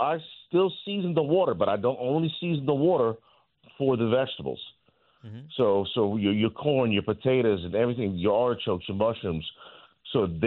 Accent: Rayne, Louisiana, United States; born or raised there

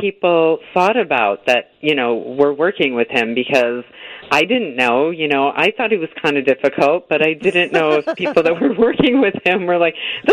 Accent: Waukegan, Illinois, United States; also born or lived in Zion / Chicago; I was born in Waukegan and lived in Zion, yep, and in and out of Chicago for many years. Many. So it is my hometown, though.

